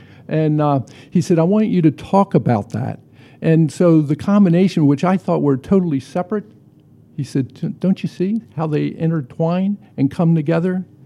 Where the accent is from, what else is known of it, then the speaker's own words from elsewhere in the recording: Baltimore, Maryland, United States; And I think of myself as a kid growing up in Baltimore.